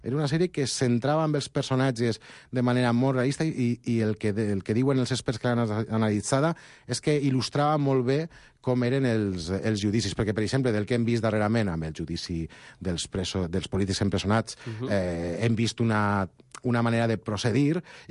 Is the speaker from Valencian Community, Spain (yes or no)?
yes; Castellón de la Plana, Valencian Community, Spain; A més, aquí a Catalunya, a Castelló, jo soc de Castelló, sempre faig esmena.